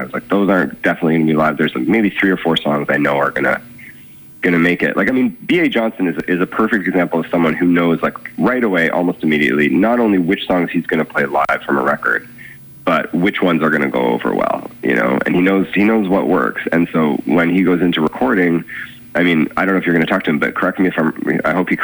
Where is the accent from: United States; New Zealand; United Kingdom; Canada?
Canada; Winnipeg, Manitoba; also born or lived in Ontario; I've lived in a lot of different places, and I think that's been a wonderful thing and a bad thing. I grew up in Winnipeg and then in Ontario, and then I've been on the East Coast for a long time now, whether in here or in St. John's.